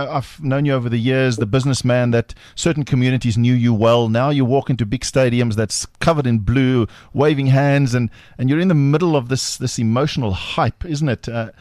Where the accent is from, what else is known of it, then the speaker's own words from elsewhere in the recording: South Africa; just as a South African